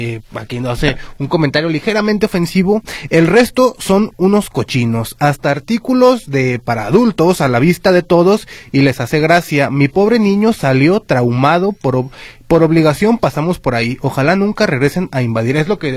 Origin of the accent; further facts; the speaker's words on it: Guadalajara, Jalisco, Mexico; tengo 33 años, soy tapatío y he vivido 25 años aquí